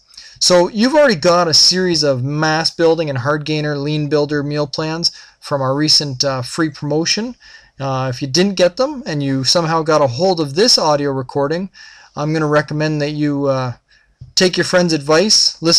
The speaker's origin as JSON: {"language": "English", "country": "Canada", "said": "I mean, there's some big kids in Canada, don't get me wrong. But in high school, we're not as big as an American high school student is."}